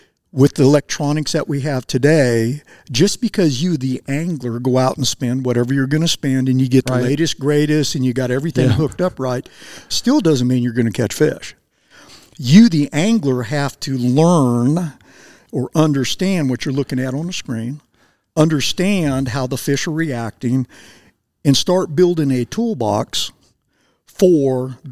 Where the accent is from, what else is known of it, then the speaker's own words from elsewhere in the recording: California, United States; Like when I first came out here and started fishing a spinning rod, which I grew up with in California